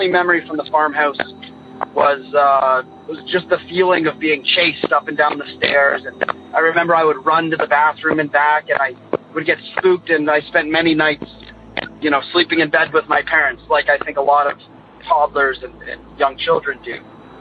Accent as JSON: {"language": "English", "region": "Ontario", "country": "Canada", "also_born_or_lived": "England", "said": "So, I'm from Ontario, Canada, but I lived in England until I was about 8 or 9 years old. And we lived in a very old farmhouse that was originally built in the early 1400s."}